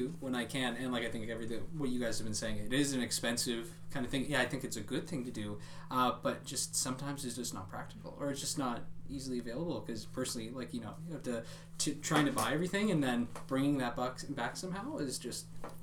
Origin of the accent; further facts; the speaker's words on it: Cambridge, Ontario, Canada; I'm from Cambridge, and so the Galt Cambridge Farmers Market isn't too far away from me